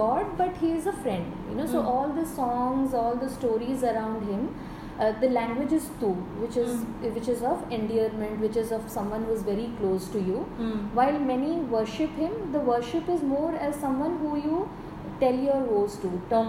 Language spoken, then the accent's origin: English; Odisha, India; born there; I was born in Odisha, brought up it was, but I've spent quite a substantial part of my life. That's my native place.